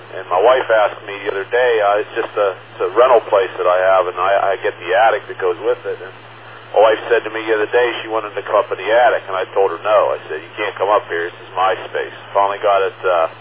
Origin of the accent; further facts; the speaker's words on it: Pennsylvania, United States; I'm from originally from Western Pennsylvania.